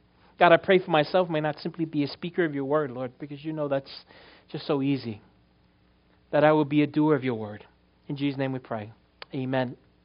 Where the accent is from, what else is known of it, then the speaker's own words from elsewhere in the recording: New York, United States; an aggressive driver, because I'm a New Yorker, I can't help it. It's just in me.